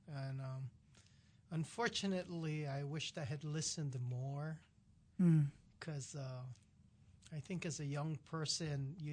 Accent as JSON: {"language": "English", "town": "Kaneohe", "region": "Hawaii", "country": "United States", "tie": "born or raised there", "said": "I grew up in Kaneohe. Spent most of my time being raised there, although I was born in Maui."}